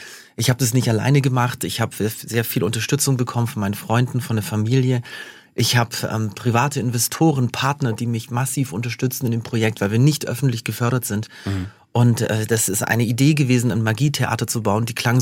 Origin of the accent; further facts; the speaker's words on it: Germany; Das Magietheater steht ja in Neu-Ulm, aber ich bin aufgewachsen in der Region.